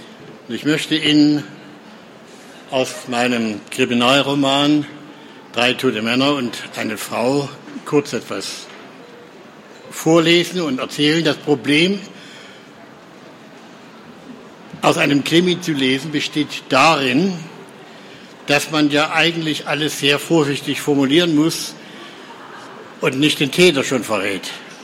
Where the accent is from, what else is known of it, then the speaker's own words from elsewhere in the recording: Weimar, Thuringia, Germany; lebt in Weimar, das ist auch meine Heimatstadt.